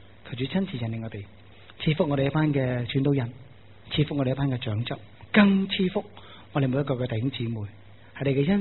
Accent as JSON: {"language": "Cantonese", "country": "China", "said": "俾我哋中国人最南嘅地方有个豆卵咁细嘅"}